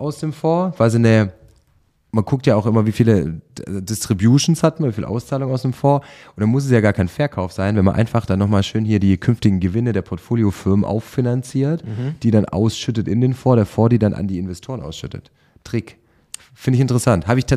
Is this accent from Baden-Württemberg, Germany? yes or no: yes; Herrenberg, Baden-Württemberg, Germany; in meiner Heimatstadt Herrenberg zum Beispiel mit sage und schreibe 30.000 Einwohnern